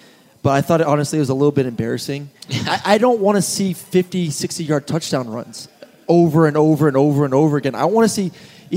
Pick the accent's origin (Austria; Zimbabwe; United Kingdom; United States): United States; Florida; I'm from Florida.